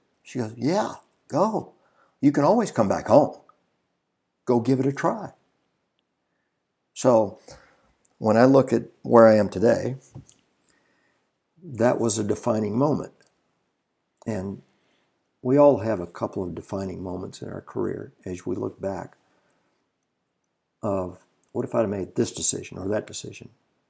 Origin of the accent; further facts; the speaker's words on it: Baton Rouge, Louisiana, United States; I wanted to go to LSU right there in my hometown, Baton Rouge, Louisiana.